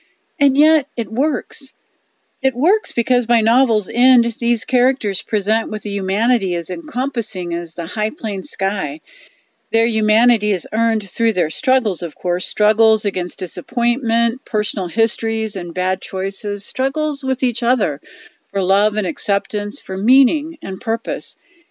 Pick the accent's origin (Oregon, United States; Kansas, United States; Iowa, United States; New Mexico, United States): Kansas, United States; Dodge City; from Dodge City, Kansas.